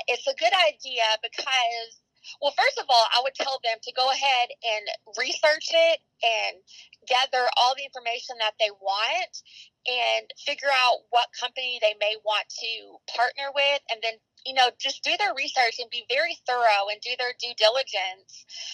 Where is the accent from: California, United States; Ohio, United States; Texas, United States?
Texas, United States; Tyler; now in Dallas, United States; Okay, I'm born and raised from Texas. I grew up in Tyler, Texas, and went to school in White House.